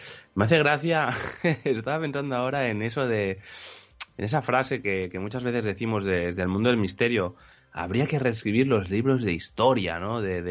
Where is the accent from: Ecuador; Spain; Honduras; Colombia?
Spain; Nosotros somos de aquí, de España